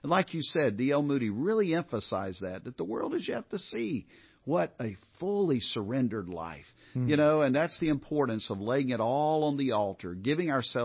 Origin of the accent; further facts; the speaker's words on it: Japan; Never in my wildest dreams as a missionary kid growing up in Japan would I have dreamed that I would pastor here